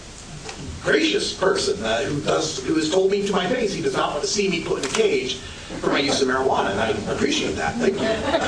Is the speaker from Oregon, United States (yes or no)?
yes; Oregon, United States; Even in my home state of Oregon, where people think, oh, it's all hippy-dippy liberal love fest